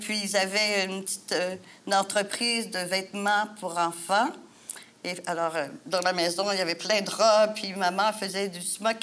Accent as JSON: {"language": "French", "town": "Montreal", "region": "Quebec", "country": "Canada", "tie": "born there", "said": "Oui, je suis née sur le plateau Mont-Royal, sur la rue Parthenay, dans la maison de ma grand-mère."}